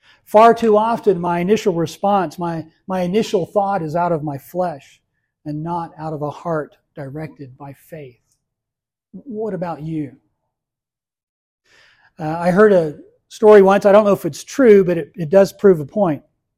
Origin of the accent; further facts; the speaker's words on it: Georgia, United States; like I used to hear as a child growing up in Georgia, these bones are graveyard dead.